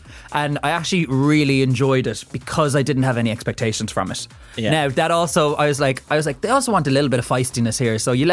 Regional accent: County Cork, Ireland; I'm from West Cork and we would have grown up with like 40, 50 cousins.

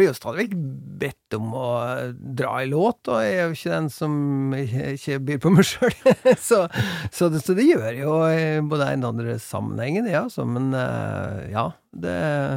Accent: Molde, Møre og Romsdal, Norway; også hjemme i Molde da. Det var litt kult å ta med Adrian hjem, og vi bodde på hjemmegården min på Hjelset utenfor Molde da.

